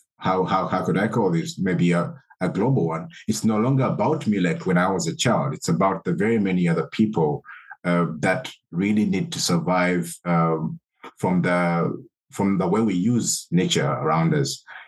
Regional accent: Kampala, Central Region, Uganda; So I was born and raised in the East African country of Uganda, the beautiful city of Kampala.

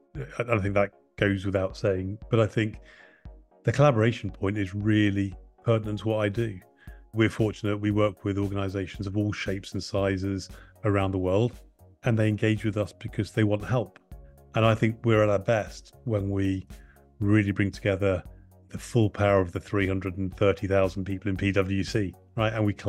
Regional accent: Duxford, East of England, United Kingdom; growing up in Duxford, which was the base, an old Second World War Royal Air Force base, and it's now the home of the Imperial War Museum, I grew up with aeroplanes flying around.

